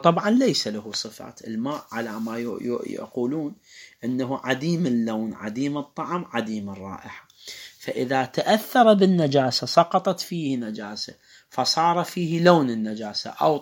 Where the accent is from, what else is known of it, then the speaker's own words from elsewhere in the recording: Karbala, Karbala Governorate, Iraq; عندنا في كربلاء كثير من حمامات